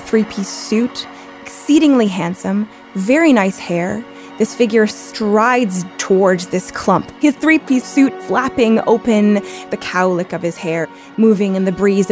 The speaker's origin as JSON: {"language": "English", "country": "Canada", "moved": "yes", "lives_now": "United States", "said": "I am Canadian."}